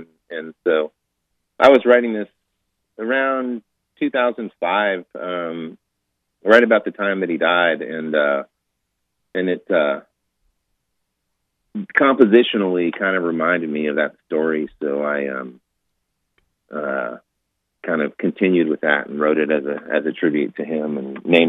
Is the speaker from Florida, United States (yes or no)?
no; El Paso, Texas, United States; And El Paso is, you know, I haven't lived there in many years, but I grew up there, and I still call it my hometo